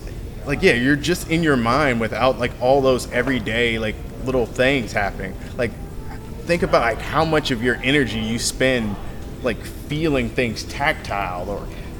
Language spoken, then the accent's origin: English; Chicago, Illinois, United States; now in Raleigh, United States; I'm originally from Chicago, so every time I go to Chicago, I go float at Float 60.